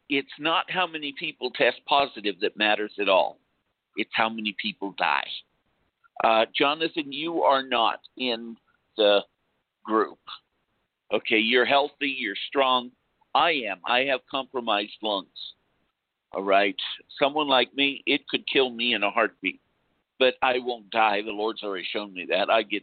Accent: United States; I'm not for Trump. I'm an Indian. What he's done to the Indian tribes is abominable

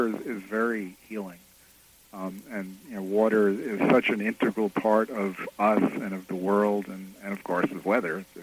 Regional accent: New York City, New York, United States; I grew up in New York City, which was a place where the weather was something that you didn't really pay a whole lot of attention to.

